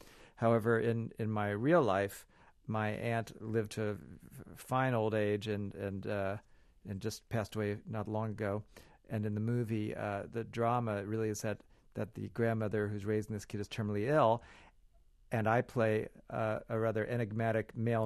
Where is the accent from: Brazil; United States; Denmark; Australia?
Denmark; Yes, I'm from Denmark, which is rather a tricky accent.